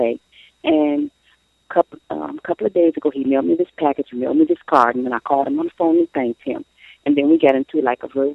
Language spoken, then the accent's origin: English; Illinois, United States; Yes, I can hear you. I'm from Illinois.